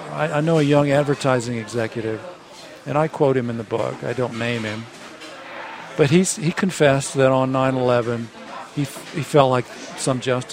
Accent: United States; They just know I'm an American.

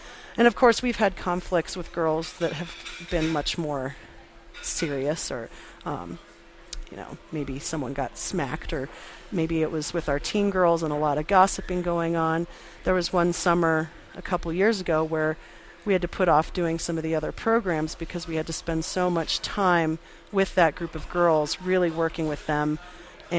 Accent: Santa Fe, New Mexico, United States; Well, I'm from Santa Fe

